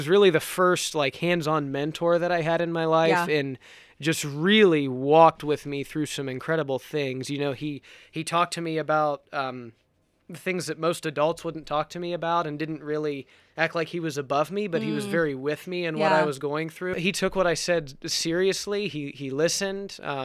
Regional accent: Ohio, United States; Yes, I am an Appalachian boy. I grew up in southeastern Ohio, about 10 miles from the Ohio River, bordering West Virginia.

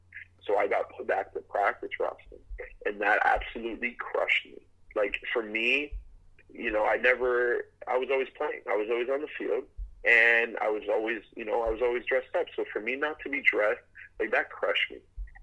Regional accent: Canada; I just didn't see that I was the next man up as a Canadian.

